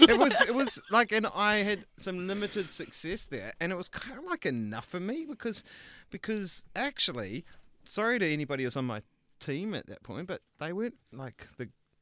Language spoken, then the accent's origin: English; New Zealand; But as a New Zealander, I was indoctrinated to the country's main religion.